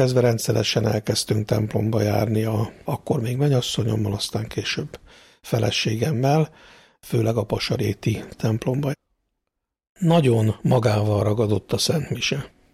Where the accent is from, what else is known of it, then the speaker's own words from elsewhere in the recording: Budapest, Hungary; Polgári budai családban születtem és nevelkedtem.